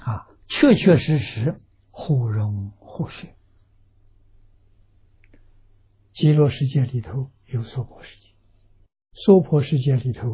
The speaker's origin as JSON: {"language": "Chinese", "country": "China", "said": "我们中国人是万万乘一啊"}